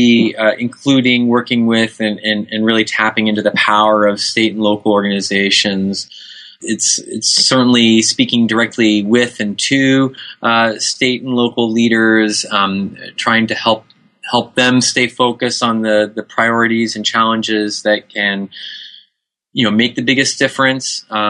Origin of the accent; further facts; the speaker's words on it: Illinois, United States; I think back right. to my days growing up in Illinois, and, you know, I grew up in the country of downstate Illinois